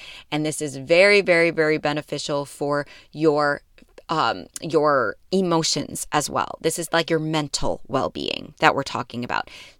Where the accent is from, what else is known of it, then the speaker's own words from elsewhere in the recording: Midwest, United States; now in Houston, United States; I'm from the Midwest. So in the wintertime, we spend a lot of time in the indoors